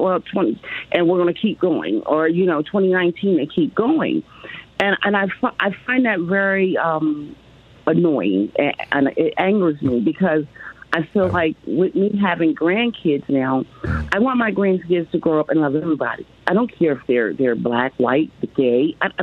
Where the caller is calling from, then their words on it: Lakeland, Florida, United States; also born or lived in Delaware; I live in Lakeland, Florida, and I've been kind of disappointed because I moved from Delaware.